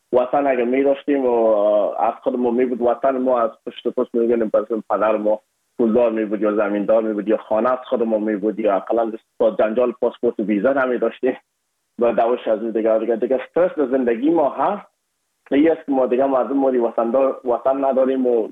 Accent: Afghanistan; بخصوص ما از افغانستان هستیم یکم یک لهجه ما فرق داشت.

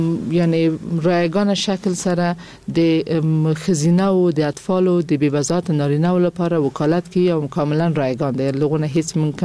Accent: Kabul, Afghanistan; ما د کابل اوسیدونکې. ما په کابل کې زیږیدلې، ما اکثر عمر مې ټول عمر مې یعنی په افغانستان کې په کابل کې تیر کړی دی. د خپل تحصیلات مې هم په کابل کې تکمیل کړي دي.

